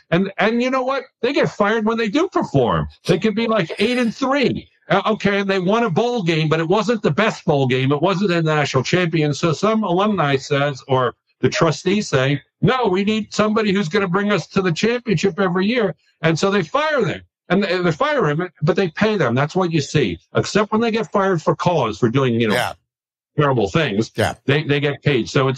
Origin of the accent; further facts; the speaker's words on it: California, United States; I grew up in Silicon Valley, not with football.